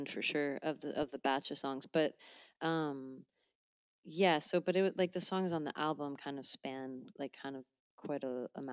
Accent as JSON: {"language": "English", "region": "Connecticut", "country": "United States", "tie": "born or raised there", "also_born_or_lived": "Massachusetts / New York", "moved": "as an adult", "lives_now": "Portland, United States", "said": "So I grew up in Connecticut, and I lived in Connecticut and Massachusetts for like all of my adult life. And then I moved to New York for about a year and a half. And then I decided to move across the country to Portland, Oregon."}